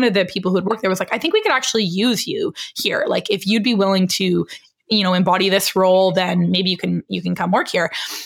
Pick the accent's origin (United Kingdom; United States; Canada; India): Canada; I couldn't just come here and work being Canadian.